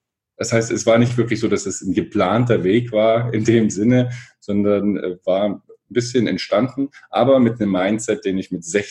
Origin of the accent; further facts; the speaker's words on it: Erfurt, Thuringia, Germany; ich komme aus Erfurt, bin mit meinem Bruder da zusammen aufgewachsen, er ist 4 Jahre älter.